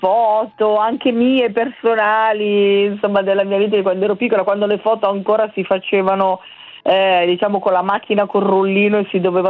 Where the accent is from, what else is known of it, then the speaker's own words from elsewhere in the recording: Pioltello, Lombardy, Italy; io sono proprio di Pioltello e quindi sono … così, semplice senza H